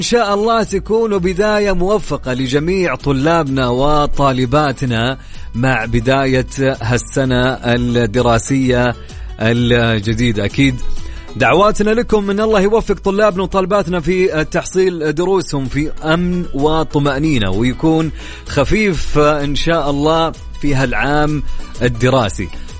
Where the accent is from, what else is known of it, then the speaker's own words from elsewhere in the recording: Riyadh, Riyadh Province, Saudi Arabia; الأجواء عندنا في الرياض يا جماعة نسمة الهواء حارة فعليا